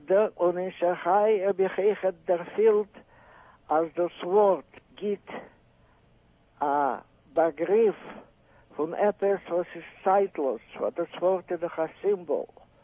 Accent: Russia; first language Russian; German is a second language; moved away; Meine erste Sprache gewesen, Russisch in Russland. Die Sprache, welche ist geworden, die Sprache von meinem Schaffen, ist gewesen Jiddisch.

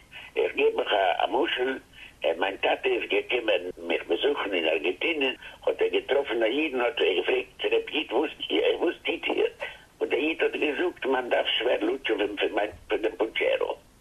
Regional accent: Lviv, Lviv Oblast, Ukraine; also born or lived in Drohobych; Ich bin geboren neben Lemberg in der Stadt Ezdrohobitz. Und also ich bin 10 Jahre gewesen, bin ich mit meiner Familie gegangen nach Lemberg und in Lemberg bin ich schon gegangen in das hebräische Gymnasium.

